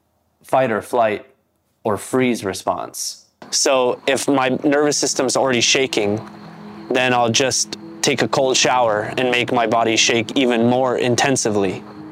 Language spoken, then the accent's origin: English; Los Angeles, California, United States; I'm from Los Angeles.